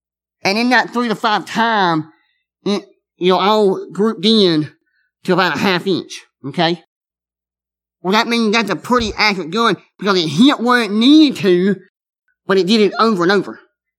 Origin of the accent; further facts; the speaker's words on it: Alabama, United States; Now, I'm not a big hunter, but I grew up in Alabama, and I did used to deer hunt some.